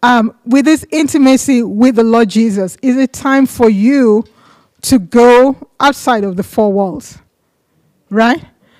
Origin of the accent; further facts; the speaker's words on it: Nigeria; also born or lived in England; I was 16 years old. I was living in Nigeria. And I was born in England. And then my parents took me back to Nigeria when I was a child.